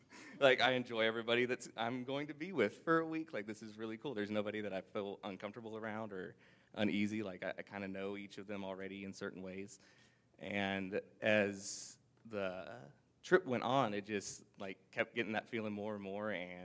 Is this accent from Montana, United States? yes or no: no; Houston, Texas, United States; the fact that there's eight of them in Ohio from so many different places, we're from Houston